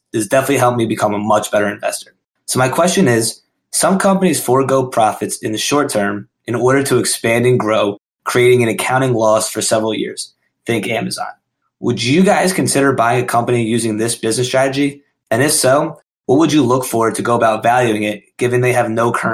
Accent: Philadelphia, Pennsylvania, United States; I'm from Philadelphia.

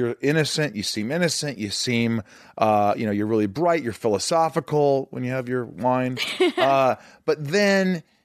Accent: Indiana, United States; I'm from Indiana, so we knew scotch and Coke.

